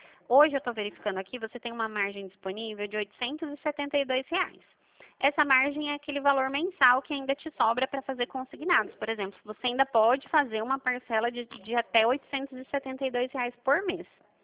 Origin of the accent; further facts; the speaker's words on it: Dracena, São Paulo, Brazil; Mas o meu DDD do meu celular, ele é daqui do estado de São Paulo. Eu sou de Dracena, cidade de Dracena, um pouquinho longe daí.